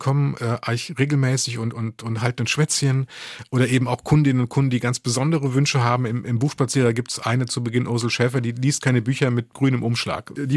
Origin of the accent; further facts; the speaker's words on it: Cologne, North Rhine-Westphalia, Germany; Was komisch ist als Kölner